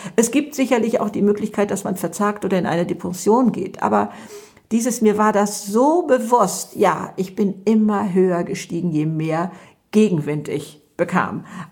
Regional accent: Hamburg, Germany; ich komme aus Hamburg und bin 72 Jahre alt, ich habe 3 Kinder und 3 Enkelkinder

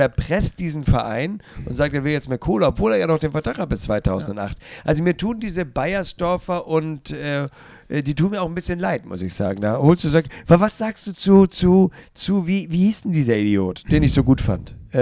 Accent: Hamburg, Germany; Kann ich auch als Hamburger nachvollziehen.

